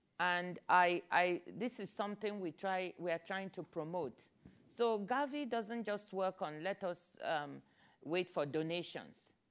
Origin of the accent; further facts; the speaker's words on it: Nigeria; I'm from Nigeria, so I could also answer from that point.